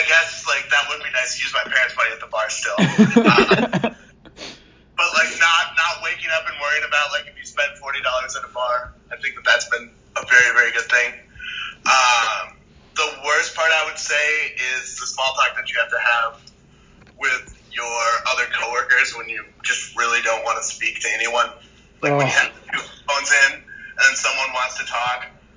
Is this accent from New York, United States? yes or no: no; Minnesota, United States; I think you can describe me as a true blue Minnesotan. Born and raised, I've lived within 15 miles of my parents' house my whole life.